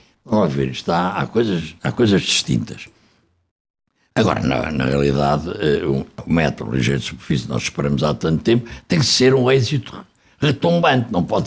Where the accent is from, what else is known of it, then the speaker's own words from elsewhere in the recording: Coimbra, Portugal; É que eu costumo dizer que primeiro sou português, depois sou de Coimbra.